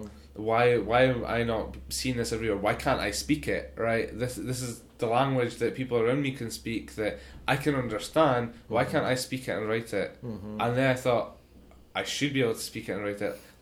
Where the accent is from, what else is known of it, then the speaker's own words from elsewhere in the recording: Scotland, United Kingdom; I think it's partly like we're Scottish, but part time, you know.